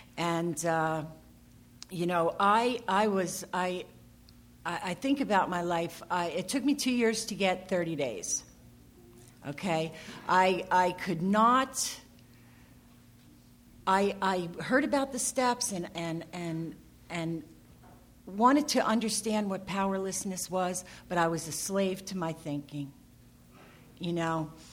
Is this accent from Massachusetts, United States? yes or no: no; Jersey City, New Jersey, United States; also born or lived in Allentown, Pennsylvania; now in Phoenix, United States; I'm in Phoenix now. I guess five years. It's 5 years this month. I moved here from Allentown, Pennsylvania. I'm from Jersey City, born and raised.